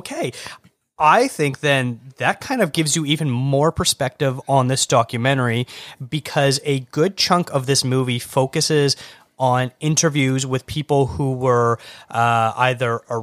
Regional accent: Toronto, Ontario, Canada; I am originally from Toronto

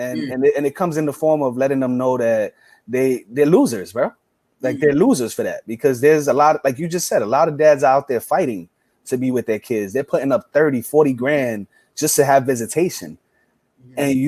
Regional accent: Bronx, New York, United States; Like I grew up in the hood. Like I grew up in the South Bronx, the crack epidemic.

